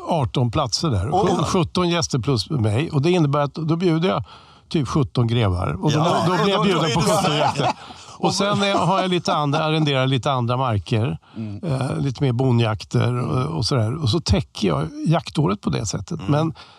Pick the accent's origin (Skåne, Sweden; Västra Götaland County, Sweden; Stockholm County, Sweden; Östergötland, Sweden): Östergötland, Sweden; Linköping; jag är från Linköping, Östergötland.